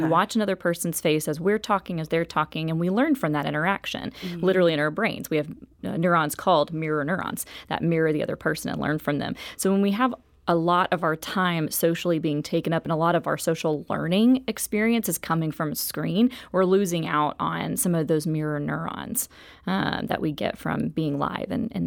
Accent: the South, United States; I'm from the South, so I need to be polite in my facial expression.

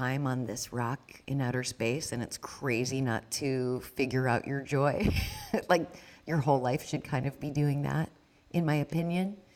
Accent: New Hampshire, United States; For me, being Jewish was really being other, because I grew up in New Hampshire and people didn't know Jews.

